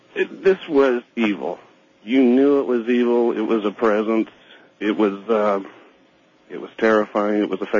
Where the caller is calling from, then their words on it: Redding, California, United States; I'm calling from Redding, California.